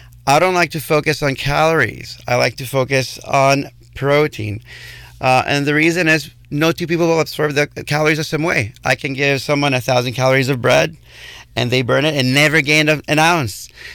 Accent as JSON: {"language": "English", "country": "Puerto Rico", "said": "I'm from Puerto Rico."}